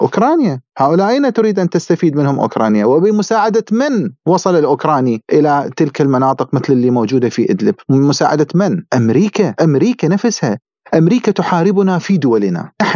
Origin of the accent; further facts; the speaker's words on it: Iraq; حتم علينا اليوم كعراقيين احنا لا سيما مثلا